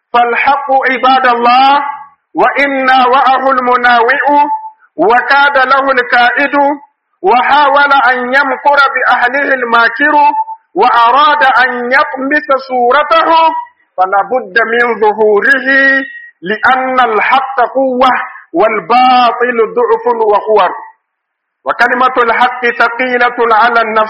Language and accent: Arabic; Niger; اللهم اجعل بلادنا النيجر آمنا مطمئنا